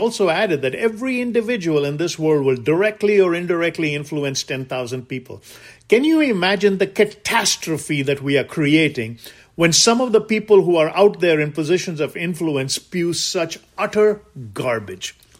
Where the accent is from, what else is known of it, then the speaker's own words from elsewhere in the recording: India; moved away; I came from India. I still go back to India. I'm still a taxpayer in India. I travel back and forth. I love my homeland.